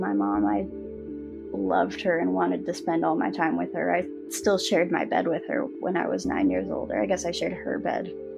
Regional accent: Rochester, Washington, United States; So I grew up in Rochester, Washington with them.

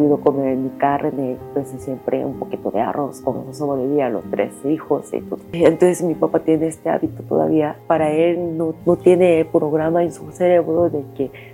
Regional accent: Busan, South Korea; Es que son de Busan. Somos de Busan.

